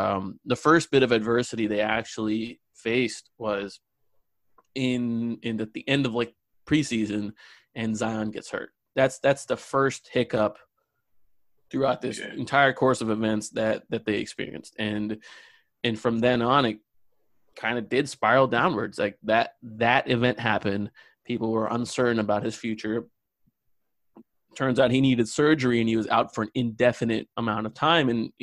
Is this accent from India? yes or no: yes; India; also born or lived in Australia; Well, yeah, I'm Indian. I lived in Australia for about 4 years when I was young.